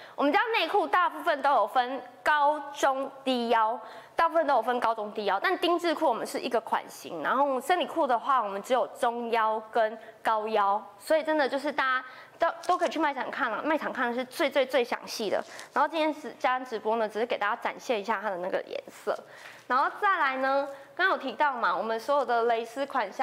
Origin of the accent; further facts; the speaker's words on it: Taiwan; 我们真的身为土生土长的台湾妹子或者是公子，真的是对于我们台湾要多多的观察